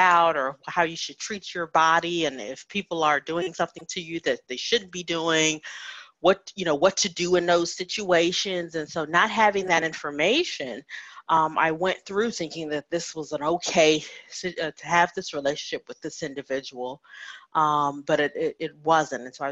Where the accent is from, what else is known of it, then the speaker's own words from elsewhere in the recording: Chicago, Illinois, United States; also born or lived in Indiana; And so I was born in Indiana, grew up in the Chicagoland area, and grew up in a good home.